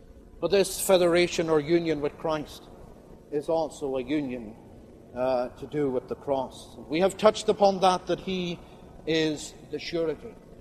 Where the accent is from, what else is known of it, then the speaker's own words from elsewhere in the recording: Scotland, United Kingdom; as we come from Scotland